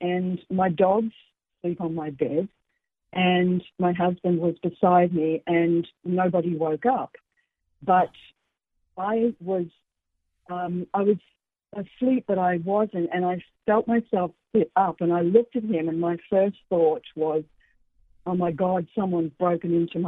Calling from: Queensland, Australia; Queensland, Australia. It's nice and early here.

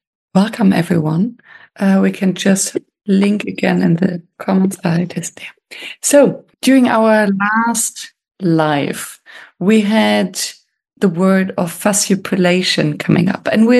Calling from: Australia; I'm joining today from Australia.

